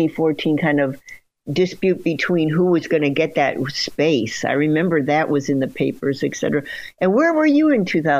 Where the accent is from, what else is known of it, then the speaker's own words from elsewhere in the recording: California, United States; we are Californian, and yes, we have a close relationship with tech.